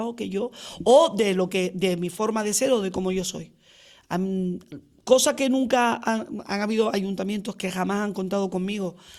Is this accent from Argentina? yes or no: no; La Orotava, Canary Islands, Spain; yo me siento muy querida por la gente de La Orotava, que es mi pueblo